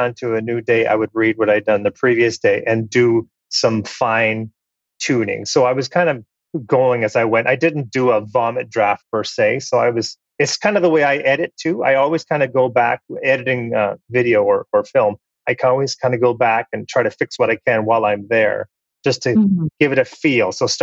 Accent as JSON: {"language": "English", "country": "Canada", "said": "I'm Canadian. Canada is my home and native land."}